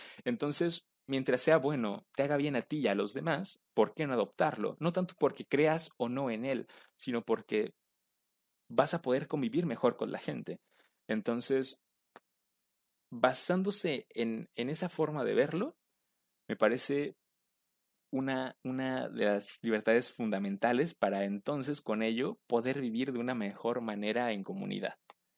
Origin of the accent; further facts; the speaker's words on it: Mexico; born there; yo agradezco haber nacido en México